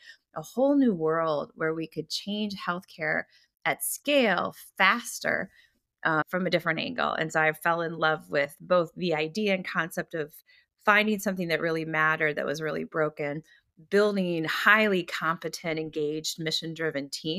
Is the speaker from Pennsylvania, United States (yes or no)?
no; Minnesota, United States; So growing up in Minnesota, I actually ended up going to college at Holy Cross in Worcester, Massachusetts.